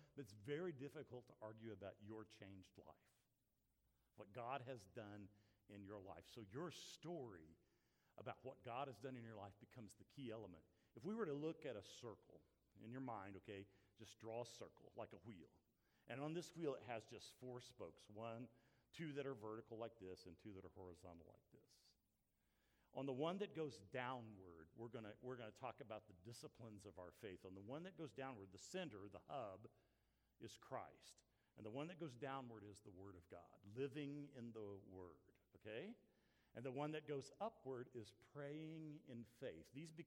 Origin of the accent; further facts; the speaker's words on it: Guthrie, Oklahoma, United States; When I was born in Guthrie, Oklahoma, and raised there, I thought I would never, ever leave Logan County, Oklahoma, to do anything.